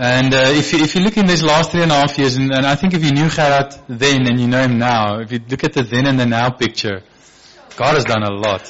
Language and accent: English; Somerset West, Western Cape, South Africa; born there; So I was born actually here in Somerset West. My parents' house is up in Harewood Lane, in the upper part of Somerset West